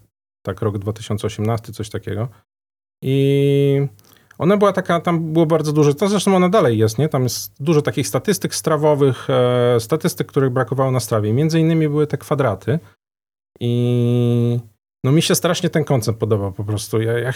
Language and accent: Polish; Koszalin, West Pomeranian Voivodeship, Poland; bo ja z Koszalina pochodzę